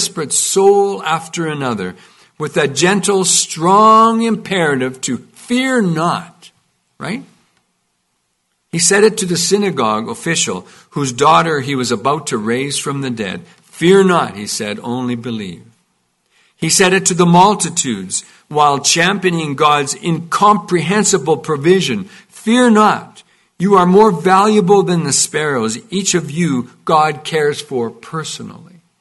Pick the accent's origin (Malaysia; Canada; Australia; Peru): Canada; Carbon, Alberta; I grew up in Carbon. Some of you know where that is.